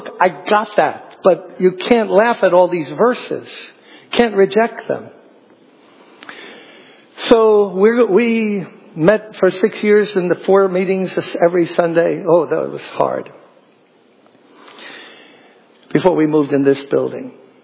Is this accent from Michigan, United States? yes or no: no; Brooklyn, New York, United States; I'm born and raised in Brooklyn. Okay? I don't know what Brooklyn we're all going to go back to.